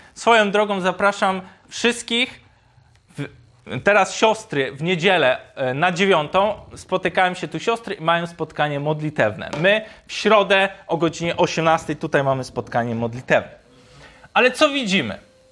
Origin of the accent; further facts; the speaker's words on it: Toruń, Kuyavian-Pomeranian Voivodeship, Poland; ja pochodzę z Torunia, od urodzenia chodziłem do kościoła katolickiego przez prawie 18 lat